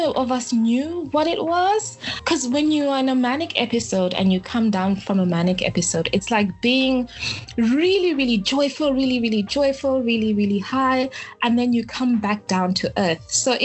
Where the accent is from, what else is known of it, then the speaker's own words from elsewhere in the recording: Harare, Zimbabwe; So I grew up in Harare, Zimbabwe